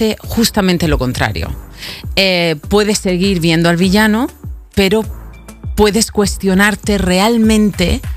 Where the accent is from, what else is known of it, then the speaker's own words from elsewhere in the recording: Region of Murcia, Spain; en mi tierra, Murcia.